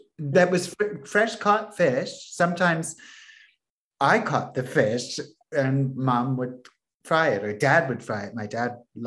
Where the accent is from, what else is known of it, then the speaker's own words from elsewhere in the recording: Florida, United States; also born or lived in New York; But I remember, I grew up in Florida, and I remember a fancy dinner